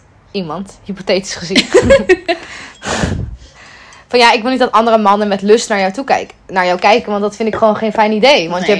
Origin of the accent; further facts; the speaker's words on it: Netherlands; Ik ben een Nederlandse meid.